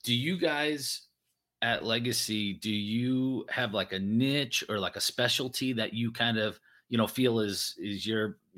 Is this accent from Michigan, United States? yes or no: no; Lancaster, Pennsylvania, United States; He's back in my hometown of Lancaster, Pennsylvania.